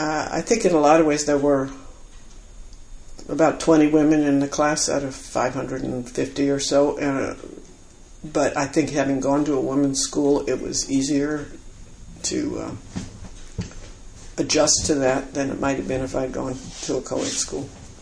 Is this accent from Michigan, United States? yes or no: no; Palo Alto, California, United States; moved away as an adult; I grew up in California, in Palo Alto, where my family had Stanford relationships, and so I rebelled and went to college in the East at Wellesley, and more or less have stayed in the East since then.